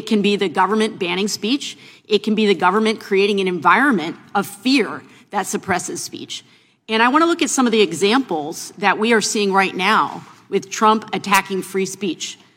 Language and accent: English; Vermont, United States; And I want to bring it back closer to home, my home state of Vermont.